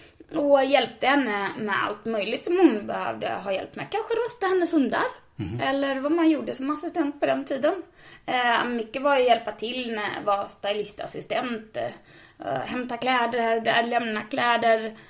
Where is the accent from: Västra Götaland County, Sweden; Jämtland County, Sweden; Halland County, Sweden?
Halland County, Sweden; Varberg; Ja, men jag kommer från Varberg, jag har gått skola där